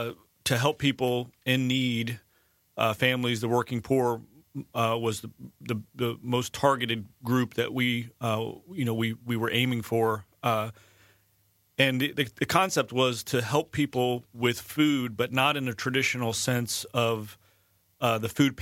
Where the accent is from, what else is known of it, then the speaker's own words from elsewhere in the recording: Vero Beach, Florida, United States; my wife and I moved back to Vero Beach. We both grew up born and raised in Vero, moved back to this area.